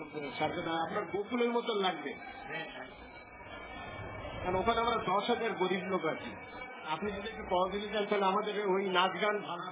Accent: Jessore, Khulna Division, Bangladesh; also born or lived in Delhi, India / France; আমরা যশোরের লোক। মানে আমাদের পিতামহর একটা যশোরের রাজা ছিল

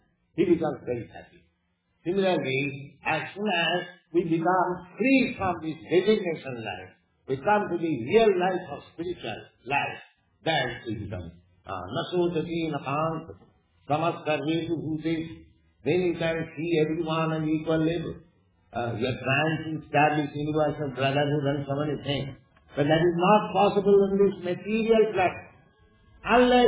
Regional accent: India; I come from India. Suppose I remain here for many years, so I may forget about my home. But it is a fact that I was Indian.

